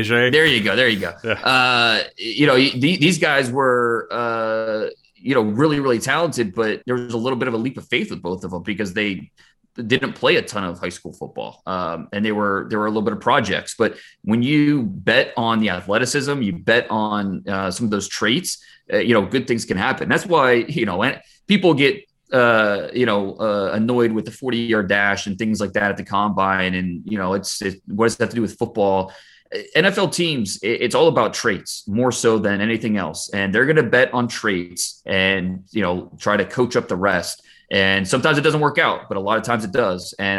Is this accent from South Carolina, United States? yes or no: no; Ohio, United States; born or raised there